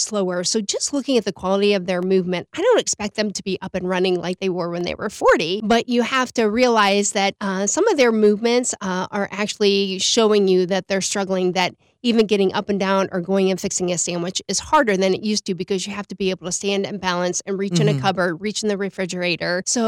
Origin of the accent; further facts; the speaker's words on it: Ohio, United States; moved away as an adult; now in Knoxville, United States; I am from Northeastern Ohio, and we were Midwesterners.